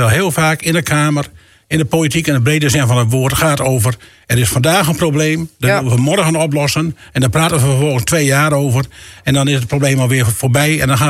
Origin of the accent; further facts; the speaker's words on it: Borger, Drenthe, Netherlands; En ik kom uit Borgen, hè.